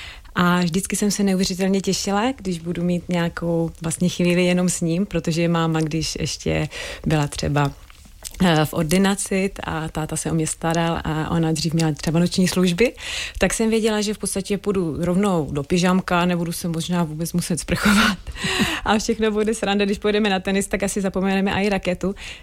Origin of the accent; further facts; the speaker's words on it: Přerov, Olomouc Region, Czechia; Já pocházím z malého města, z Přerova, tam mě všichni znali, potkávali mě, pozdravili mě.